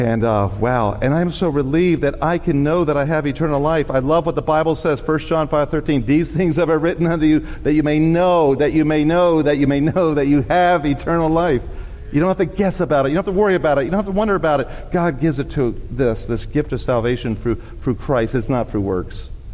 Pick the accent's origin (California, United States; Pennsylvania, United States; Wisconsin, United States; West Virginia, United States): Pennsylvania, United States; Philadelphia; So I'm from Philadelphia. Most of my friends were Catholic.